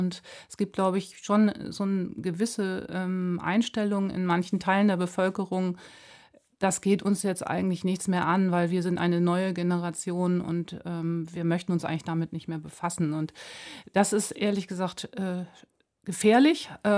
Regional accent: Germany; wir dürfen tatsächlich als Deutsche

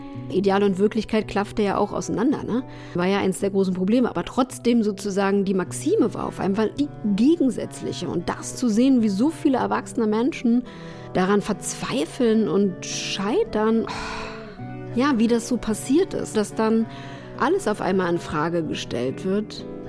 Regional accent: Germany; Weil ich komme ja auch noch aus einem Land, wo man das nicht so einfach konnte. Ich bin ja groß geworden in der DDR.

